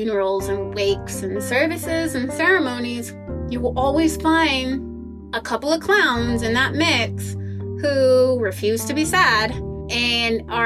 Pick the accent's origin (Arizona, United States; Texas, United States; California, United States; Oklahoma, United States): Oklahoma, United States; I am from the Kiowa and Apache tribes of Oklahoma.